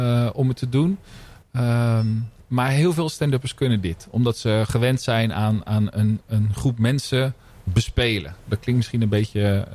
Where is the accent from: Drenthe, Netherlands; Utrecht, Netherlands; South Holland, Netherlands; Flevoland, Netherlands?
South Holland, Netherlands; Rotterdam; born there; We zijn in gesprek met twee Rotterdammers. Mijn geboortestad.